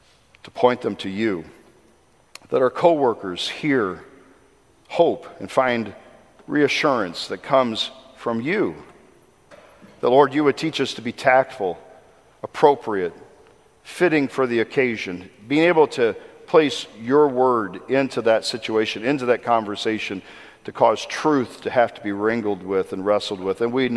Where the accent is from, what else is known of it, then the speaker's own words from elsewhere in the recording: United States; And the beauty of being an American is I have the opportunity within my constitutional government to voice my opinion